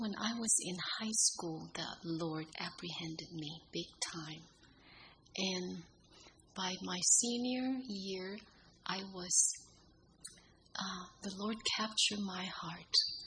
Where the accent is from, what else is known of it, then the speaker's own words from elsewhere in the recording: Manila, Metro Manila, Philippines; English is a second language; Growing up in the Philippines, I was just the most selfish, self-centered girl. I was born in Manila, Philippines, the youngest of 10 children.